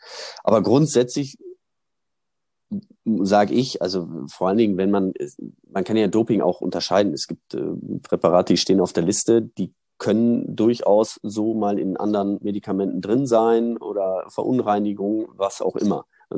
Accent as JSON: {"language": "German", "country": "Germany", "said": "Ich komme aus Deutschland"}